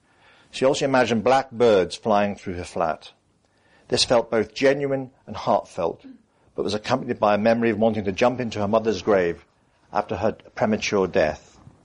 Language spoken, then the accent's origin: English; Wales, United Kingdom; but I'm Welsh, so they are.